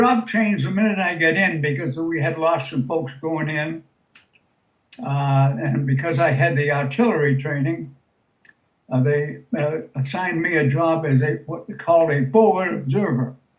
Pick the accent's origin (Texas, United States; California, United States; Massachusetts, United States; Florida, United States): Massachusetts, United States; Watertown; I was born in Massachusetts and lived in a little town outside of Boston called Watertown.